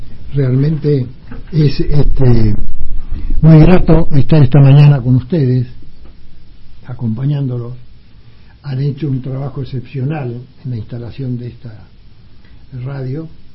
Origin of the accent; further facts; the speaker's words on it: Tierra del Fuego, Argentina; Maestro normal nacional, soy nacido, criado y voy a morir acá, soy fueguino, soy uno de los pocos NIC que va quedando de mi generación.